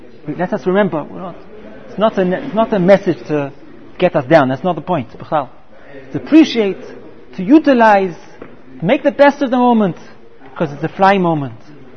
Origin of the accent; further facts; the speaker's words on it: London, United Kingdom; I was born in England. I grew up in London